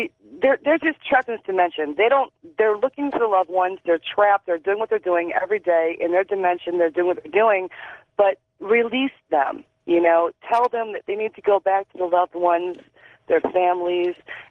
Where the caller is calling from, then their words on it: Chagrin Falls, Ohio, United States; also born or lived in Russell Township, United States; I'm calling from Chagrin Falls, and I used to live in Russell Township, Novelty, Ohio.